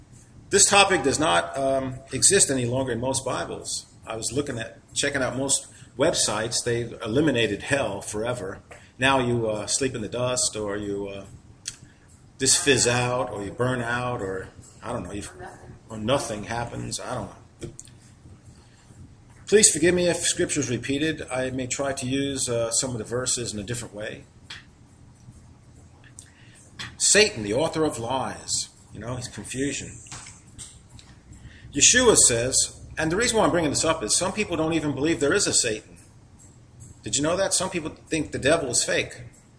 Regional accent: Manhattan, New York, United States; You got to remember, I'm from Manhattan. I'm from New York, so this is a long way from here.

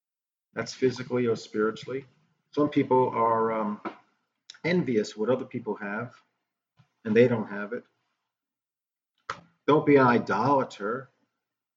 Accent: New York, United States; now in Tennessee, United States; seriously, I'm from Manhattan, New York.

